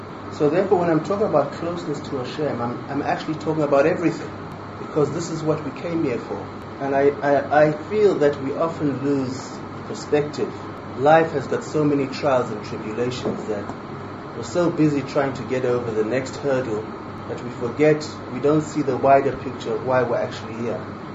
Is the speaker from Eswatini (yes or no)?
yes; Eswatini; I was brought up in circumstances in Swazi royalty, Southern Africa, circumstances that were hardly conducive to becoming a Jew.